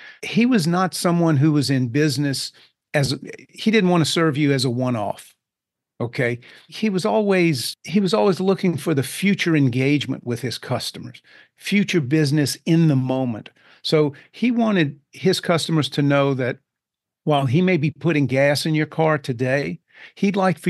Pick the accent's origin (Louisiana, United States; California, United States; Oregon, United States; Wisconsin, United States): Louisiana, United States; Crowley; We grew up in Crowley, Louisiana, which is a small community near Lafayette, where I currently live, maybe a population of about 5,000 people at the time.